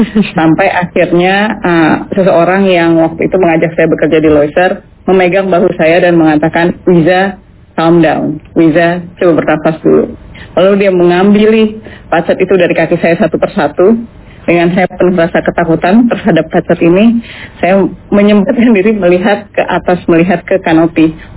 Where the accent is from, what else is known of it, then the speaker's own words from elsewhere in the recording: Aceh, Indonesia; saya adalah orang Aceh, saya lahir dan besar di Aceh, saya pernah bersekolah jauh